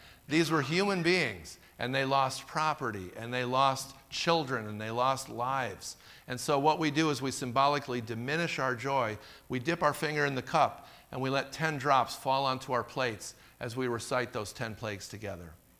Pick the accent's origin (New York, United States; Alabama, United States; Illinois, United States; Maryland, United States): Illinois, United States; Chicago; I'm from the Chicago area originally, so is my wife, and I was raised in a Jewish home, went to a conservative synagogue, learned most of the Jewish traditions and prayers and ritual, etc.